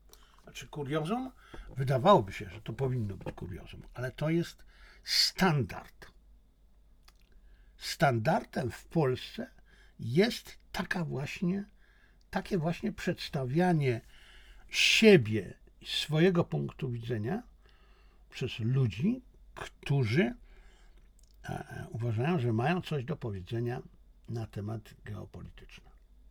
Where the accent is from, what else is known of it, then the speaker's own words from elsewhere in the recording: China; To znaczy, jest różnica między mną a reprezentującym chiński punkt widzenia, bo ja jestem Chińczykiem.